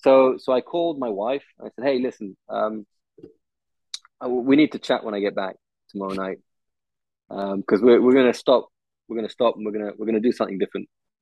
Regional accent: England, United Kingdom; now in France; I said, yeah, I'm English, but I live in France.

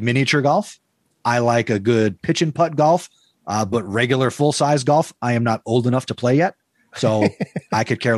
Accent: New Jersey, United States; I work in Central Jersey. I grew up in Central Jersey.

